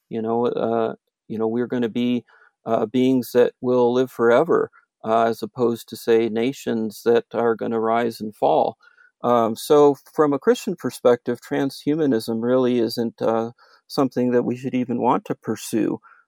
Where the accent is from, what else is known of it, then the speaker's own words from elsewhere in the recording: Los Angeles, California, United States; I grew up in Los Angeles area, Southern California, where it seemed like it was sunny all the time.